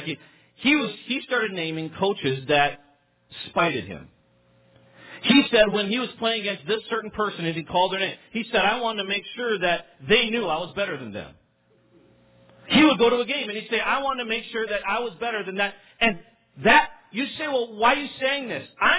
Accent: Midwest, United States; I was from the Midwest. We got Chicago in to our local affiliate there

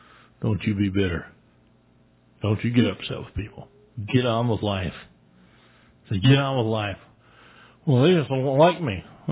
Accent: Great Falls, Montana, United States; from Great Falls.

